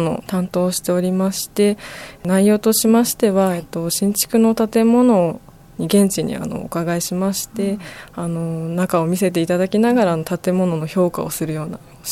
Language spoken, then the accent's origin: Japanese; Fujisawa, Kanagawa, Japan; 私は生まれてからずっと藤沢市に在住しておりまして、すごく藤沢市に愛着があると感じております。